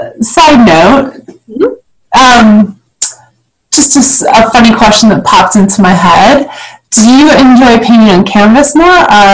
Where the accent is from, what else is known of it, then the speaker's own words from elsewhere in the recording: Illinois, United States; I have lived in Northwest Illinois my entire life. I moved back to my hometown, and I live a few miles away from my parents now.